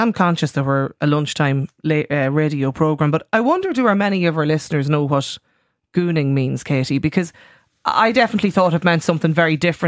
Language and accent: English; Ireland; the Irish as an Irish nation, do we use a lot of slang words?